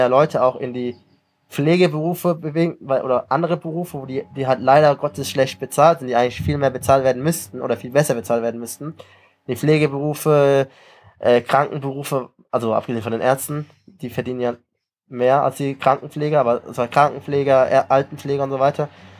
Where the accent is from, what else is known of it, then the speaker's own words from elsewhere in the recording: Mainz, Rhineland-Palatinate, Germany; born there; Aber ich bin in Mainz geboren, aber tatsächlich. Ich bin hier in der Uniklinik auf die Welt gekommen.